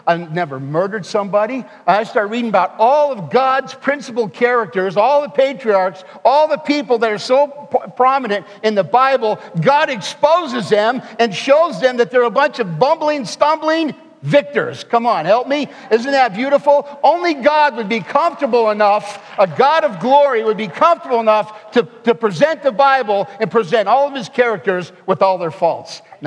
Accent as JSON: {"language": "English", "town": "Las Vegas", "region": "Nevada", "country": "United States", "tie": "born or raised there", "said": "I grew up in the Strip here in Las Vegas as a boy and was involved in all that life."}